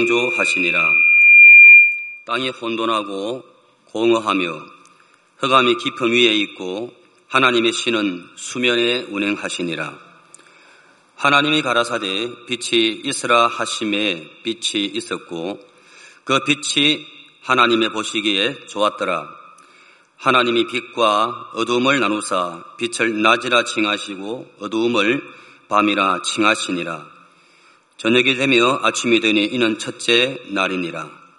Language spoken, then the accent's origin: Korean; Busan, South Korea; 제가 태어난 곳은 제가 부산에서 태어났습니다. 부산 범일동 자라기는 부산시 남구 문현동 506번지 17동 3반.